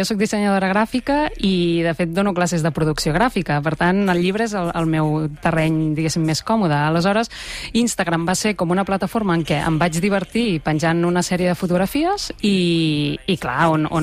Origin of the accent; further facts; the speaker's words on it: Terrassa, Catalonia, Spain; la majoria de fotos són Terrassa, que és d'on sóc jo, a Barcelona, i poca cosa més.